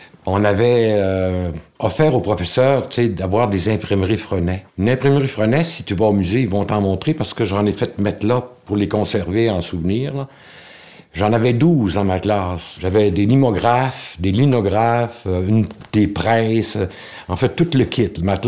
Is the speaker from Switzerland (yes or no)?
no; Quebec, Canada; Il dit, d'où tu viens? J'ai dit, je viens de Charlevoix.